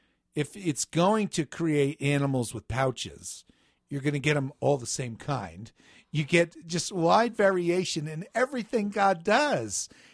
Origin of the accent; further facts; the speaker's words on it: New Jersey, United States; now in Colorado, United States; Hey, Fred, I grew up in New Jersey. And the fireflies, the lightning bugs, we'd call them, that was a part of growing up.